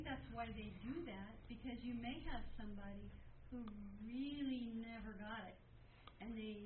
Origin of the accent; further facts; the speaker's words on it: California, United States; was growing up in California.